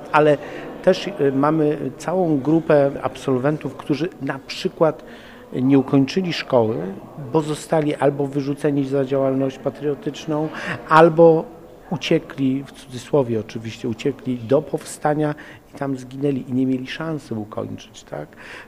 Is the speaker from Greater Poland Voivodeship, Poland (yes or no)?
yes; Gniezno, Greater Poland Voivodeship, Poland; No ja od urodzenia jestem gnieźnianinem, choć moje korzenie gdzieś tam sięgają wschodu.